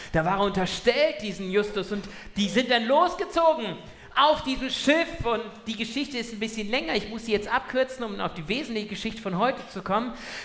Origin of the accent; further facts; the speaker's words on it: Cologne, North Rhine-Westphalia, Germany; Ja, ich habe schon ganz schön Schwäbisch angelernt. Ja. Ich komme eigentlich aus Köln